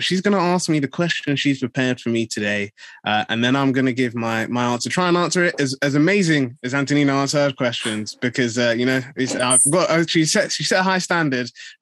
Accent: Nigeria

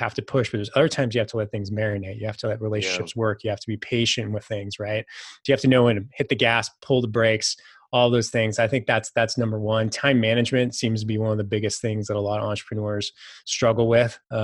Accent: Saratoga, California, United States; my dad bought the house when I was born in Saratoga, California for something like $100,000.

